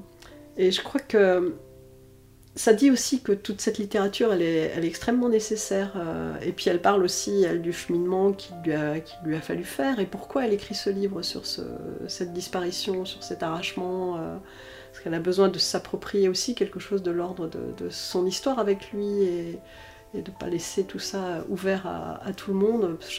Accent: Grand Est, France; moi je suis alsacienne

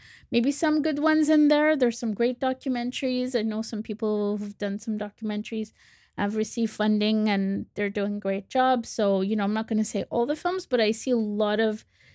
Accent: Canada; But what are we doing as a Canadian society here?

